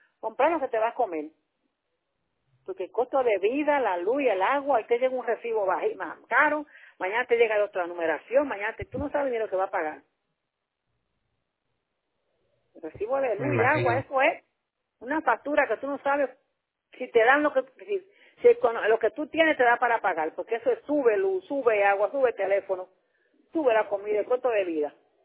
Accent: Dominican Republic; moved away as an adult; now in Puerto Rico; yo soy dominicana, y para yo votar tengo que sacar la ciudadanía. Y tengo deseo de votar en Puerto Rico, porque a mí me encanta Puerto Rico. Yo vine aquí el 9 de enero del 91

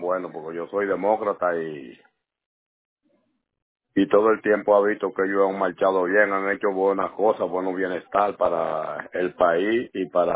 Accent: Dominican Republic; now in United States; Dominicano.

